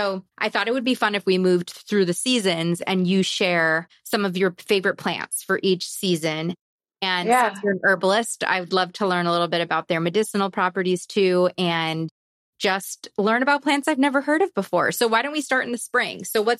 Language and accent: English; New York, United States; like myself as a New Yorker, the first time I went to Arizona, I felt like I was in a different country.